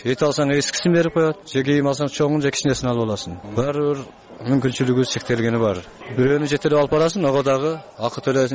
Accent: Arpatektir, Osh Region, Kyrgyzstan; born there; 1067 жылы Алай районунун Арпатектер деген айылында төрөлгөнмүн.

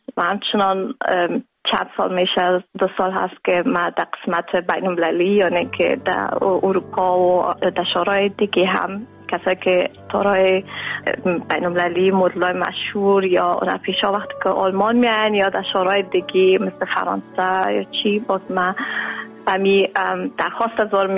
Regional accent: Kabul, Afghanistan; now in Netherlands

